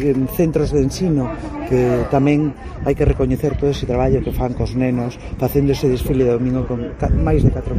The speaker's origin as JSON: {"language": "Galician", "town": "Lugo", "region": "Galicia", "country": "Spain", "said": "Non só como todo lucense, orgullosa desta festa"}